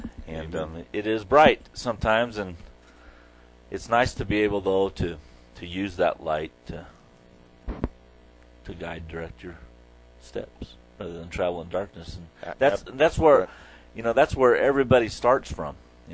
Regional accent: Oregon, United States; I mean, I know just growing up in Oregon, Eastern Oregon, which is just over the Cascades, within 50 miles of the valley, is they have way more seasons.

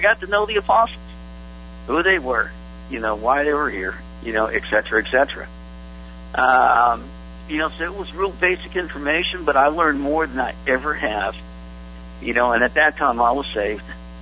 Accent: Los Angeles, California, United States; And I grew up in East LA, you know, of course, it was very gang-ridden out there

